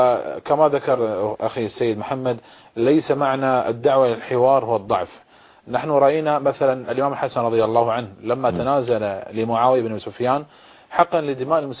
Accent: Bahrain; نحن يعني من البحرين ونحن أدرى بأهلها

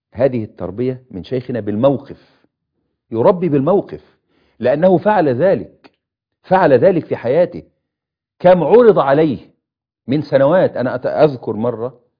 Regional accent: Egypt

